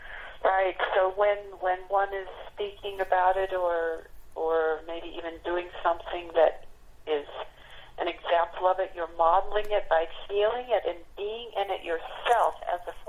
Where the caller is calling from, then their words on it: Salt Lake City, Utah, United States; I'm calling from Salt Lake City, Utah.